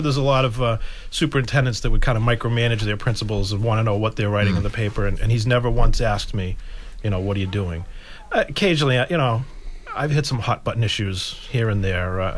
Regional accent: Brockton, Massachusetts, United States; Well, I'm from Brockton.

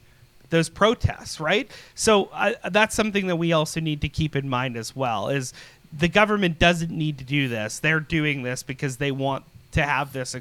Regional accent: Manitoba, Canada; Yeah, well, I'm not from Ontario, but I, as a Manitoban, can see clearly the dangerous precedent that this sets

